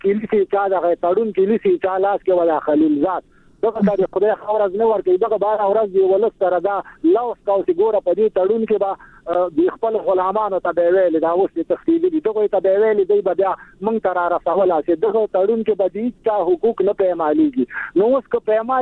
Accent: Afghanistan; زه یو افغان یم

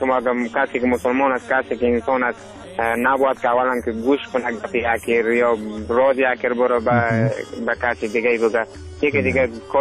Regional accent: Afghanistan; همه ما شما افغان هستیم

